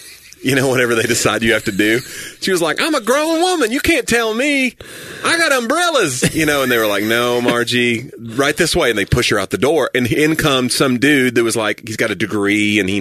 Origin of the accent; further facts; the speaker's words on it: Knoxville, Tennessee, United States; When I grew up in Knoxville, there was umbrellas that people would sell.